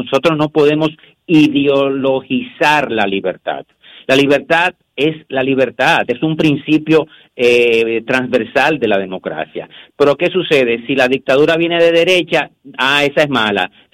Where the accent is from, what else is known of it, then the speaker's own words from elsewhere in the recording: Dominican Republic; Yo creo como dominicano